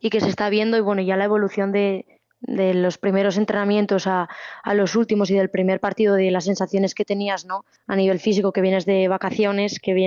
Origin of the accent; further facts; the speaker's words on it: Oviedo, Asturias, Spain; Sí, yo soy de aquí de Oviedo, de las afueras de Oviedo, y acabé en Avilés.